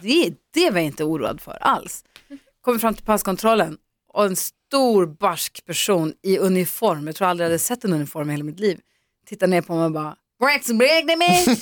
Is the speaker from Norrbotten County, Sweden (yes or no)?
yes; Luleå, Norrbotten County, Sweden; Jag har kvar brev och vykort från mina kompisar hemma i Luleå när jag var i USA då.